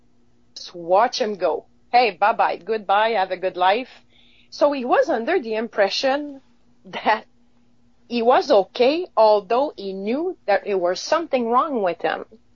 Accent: Sainte-Cécile-de-Masham, Quebec, Canada; English is a second language; was born in Quebec, and I'm not coming from a military family at all. Hmm. In fact, I was born in Sainte-Cécile-de-Masham, born and raised there. So, and there was no military in my family.

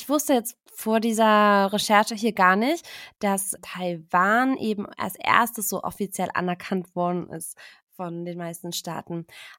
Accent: Baden-Württemberg, Germany; In Süddeutschland, und ich komme ja aus der Nähe von Tübingen

